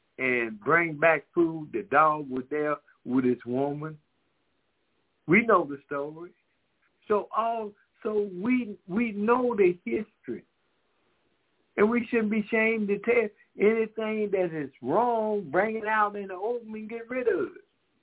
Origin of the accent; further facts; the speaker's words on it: Decatur, Georgia, United States; We got our brother … We are from Decatur, Georgia.